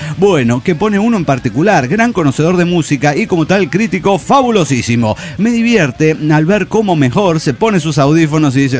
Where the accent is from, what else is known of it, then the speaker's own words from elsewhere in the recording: Querétaro, Mexico; de Querétaro, México